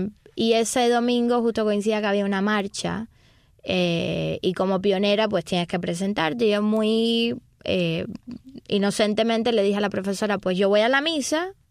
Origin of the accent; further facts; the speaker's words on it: Cuba; tuviese que ver con como mi identidad como cubana.